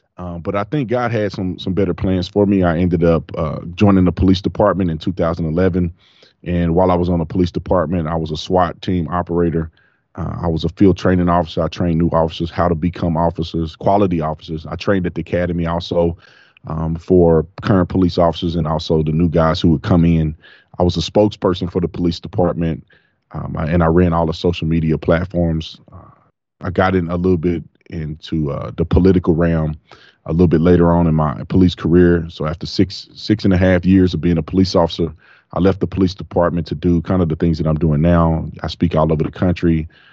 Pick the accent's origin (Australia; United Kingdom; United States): United States; Fort Worth, Texas; where I come from is I'm from Fort Worth, Texas. You know, I grew up in a very diverse home, very diverse background.